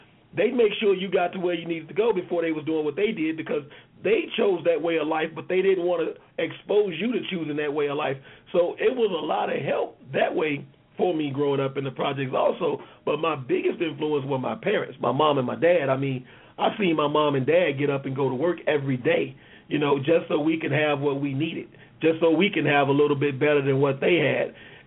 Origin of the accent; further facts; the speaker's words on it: Houston, Texas, United States; I grew up in public housing. You know, I grew up in Fifth Ward, Texas. My mom and my dad, you know, 6 kids.